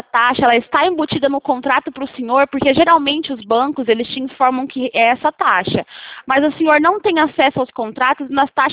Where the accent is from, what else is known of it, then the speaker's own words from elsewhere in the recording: Presidente Prudente, São Paulo, Brazil; Eu sou aqui do interior de São Paulo, de Presidente Prudente.